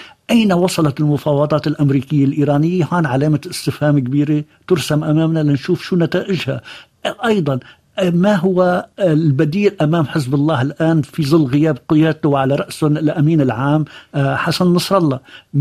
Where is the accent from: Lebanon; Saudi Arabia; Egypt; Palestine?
Lebanon; علينا أن نتكاتف جميعا كلبنانيين